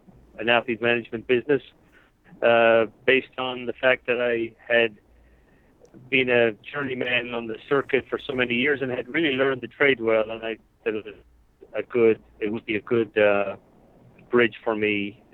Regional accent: Ireland; I'm honored to still hold the record for Ireland, yeah.

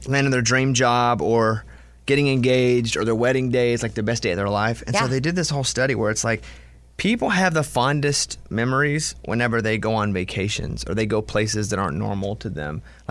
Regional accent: Arkansas, United States; I'm from Arkansas.

